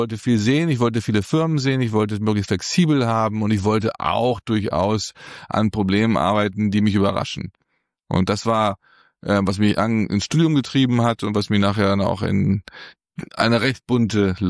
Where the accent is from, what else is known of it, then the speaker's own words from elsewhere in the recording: Wolfsburg, Lower Saxony, Germany; Ich bin in Wolfsburg aufgewachsen. Mein Vater ist nach seiner Zeit in Südamerika dort gelandet bei Volkswagen.